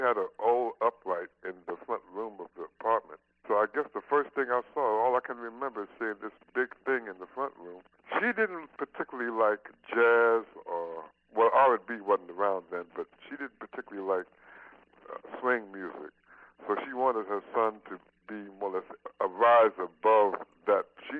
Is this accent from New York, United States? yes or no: yes; New York City, New York, United States; I grew up in Harlem, 122nd Street between 7th and 8th, three blocks from the immortal Apollo Theater.